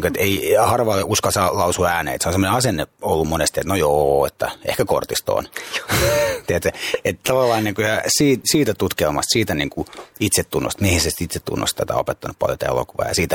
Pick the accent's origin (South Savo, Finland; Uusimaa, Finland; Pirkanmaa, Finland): Uusimaa, Finland; Lepsämä; also born or lived in Cyprus; mä oon käynyt suomalaiset koulut tavallaan, että mun niin kuin kaveripiiri on suomalainen ja ytisuomalainen, kun ollaan pienestä kylästä Lepsämästä kotoisin ja vähän 5000 ihmisen kylästä